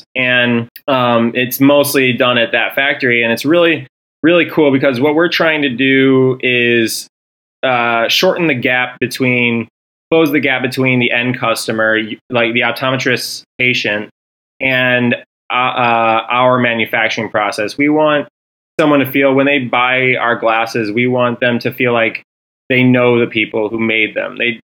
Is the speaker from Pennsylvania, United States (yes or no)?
no; Flint, Michigan, United States; also born or lived in Chicago; We are headquartered in my hometown of Flint, Michigan.